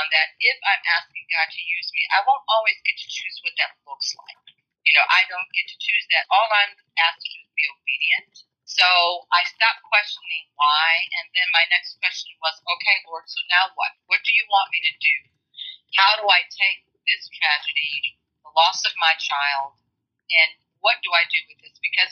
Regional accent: Illinois, United States; I grew up in Illinois, and I grew up in an environment where, you know, my parents were very politically active in the civil rights movement.

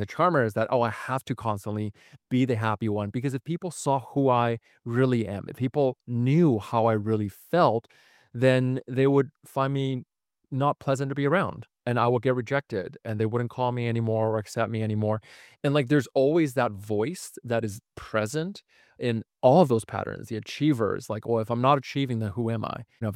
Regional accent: Vancouver, British Columbia, Canada; So where I'm like, oh, I'm from Vancouver.

